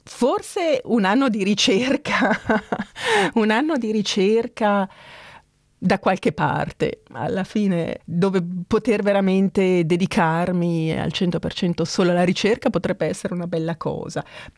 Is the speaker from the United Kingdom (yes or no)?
no; Ticino, Switzerland; now in Bern, Switzerland; credo che sia stato più facile per me integrarmi qui, diciamo come ticinese, che per i miei figli che parlano perfettamente Hochdeutsch, tedesco.